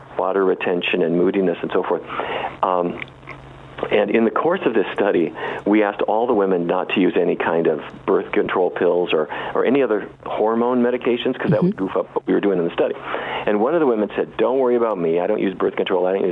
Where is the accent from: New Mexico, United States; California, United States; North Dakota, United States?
North Dakota, United States; Fargo; the truth is that I grew up in Fargo, North Dakota, and I ate all the wrong things for half my life.